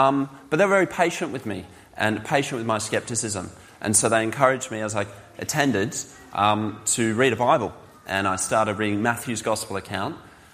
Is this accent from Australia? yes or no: yes; Perth, Western Australia, Australia; now in Wales, United Kingdom; So I'm originally from Perth, Western Australia. It's quite sunny there, obviously very different climate. But my wife is from Wales originally, and all her family in South Wales. So 3 years ago, her and I moved here.